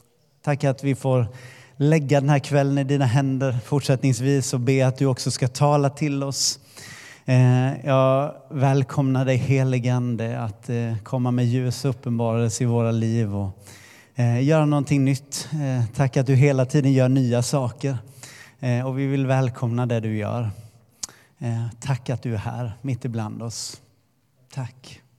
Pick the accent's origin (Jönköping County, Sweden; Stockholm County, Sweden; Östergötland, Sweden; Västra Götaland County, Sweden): Jönköping County, Sweden; Sävsjö; Jag är en person som är född och uppvuxen i Småland, i en liten håla som heter Sävsjö. Växte upp i en brasiliansk-svensk familj. Så mina rötter har jag till stor del i Brasilien genom min pappa